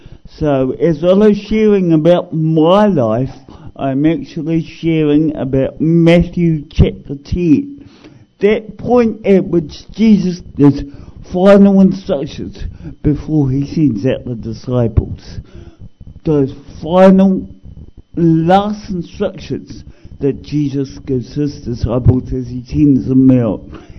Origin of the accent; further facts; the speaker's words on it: Wellington, New Zealand; I am born and brought up in Wellington in a suburb called Wainuiomata. I've ministered in Lower Hutt and Wellington